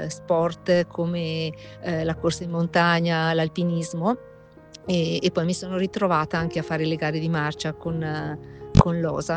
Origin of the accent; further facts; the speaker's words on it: Alzano Lombardo, Lombardy, Italy; anche se sono di Bergamo, di Alzano Lombardo.